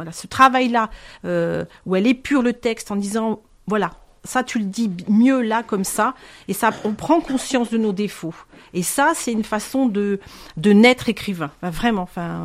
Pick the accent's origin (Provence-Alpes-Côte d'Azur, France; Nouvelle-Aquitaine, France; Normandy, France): Provence-Alpes-Côte d'Azur, France; Manosque; Alors, sur Manosque, je suis de Manosque